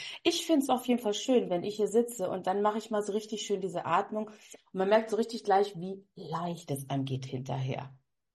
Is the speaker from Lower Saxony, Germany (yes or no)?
yes; Lower Saxony, Germany; Steinhuder Meer. Hatte ich ja vorher schon mal ganz kurz gesagt. Ich komme ja auch aus der Region dort hinten